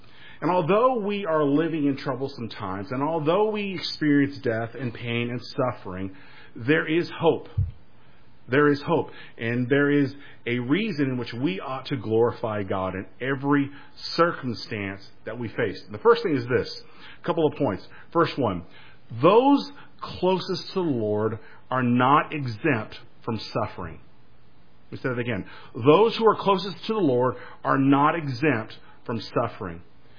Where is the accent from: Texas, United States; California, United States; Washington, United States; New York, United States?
California, United States; I'm originally from California. Those from Kentucky, don't hold that against me.